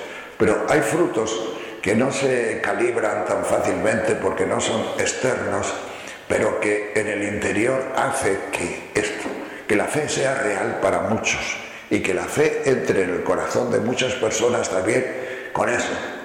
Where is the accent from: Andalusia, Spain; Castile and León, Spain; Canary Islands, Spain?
Castile and León, Spain; León; Digo, es que yo soy de León.